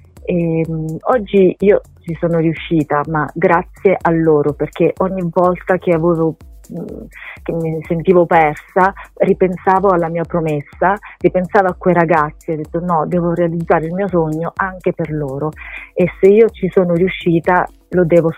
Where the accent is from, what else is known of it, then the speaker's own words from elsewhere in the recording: Teramo, Abruzzo, Italy; perché io sono abruzzese, sono di Teramo